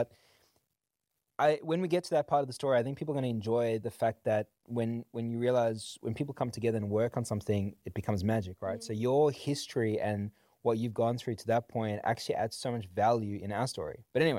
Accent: South Africa; growing up in South Africa, to a family that wasn't rich at all, like a single mom, lived with my grandparents pretty much my entire, you know, childhood life.

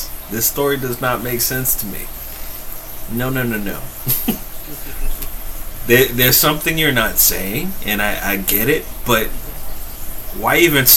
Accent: New York, United States; We're from New York, right?

